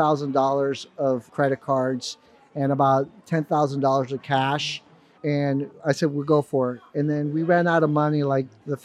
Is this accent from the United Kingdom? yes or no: no; Mexico; growing up in Mexico, having my mom being Vietnamese and her cooking Vietnamese food